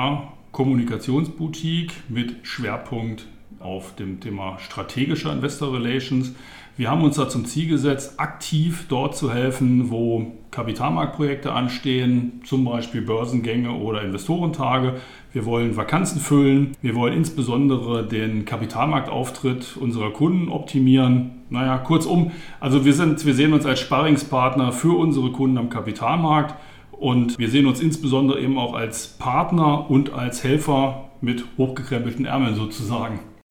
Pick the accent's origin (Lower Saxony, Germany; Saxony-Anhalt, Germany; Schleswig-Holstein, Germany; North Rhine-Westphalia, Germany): Lower Saxony, Germany; born there; now in Frankfurt, Germany; ich bin 53 Jahre alt, gebürtiger Niedersachse, lebe aber seit über 20 Jahren mittlerweile in Frankfurt und das auch sehr, sehr gerne.